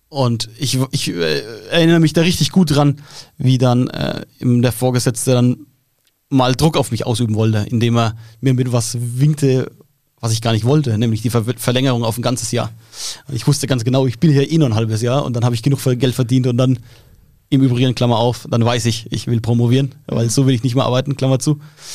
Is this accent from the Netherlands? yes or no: no; Bavaria, Germany; ich komme aus dem Landkreis Schweinfurt, ganz viel Industrie da vor Ort.